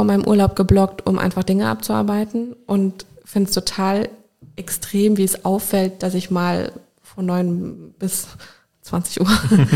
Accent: Koblenz, Rhineland-Palatinate, Germany; Ich bin in Koblenz schon zur Schule gegangen und jeder geht weg und ja, man muss immer mal weg gewesen sein.

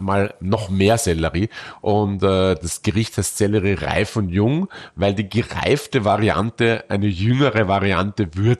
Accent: Austria; weil ich mich als Österreicher natürlich ganz bewusst kulinarisch meinen Wurzeln widme

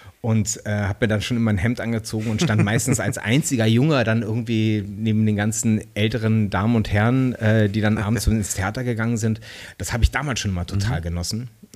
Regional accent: Berlin, Germany; born or raised there

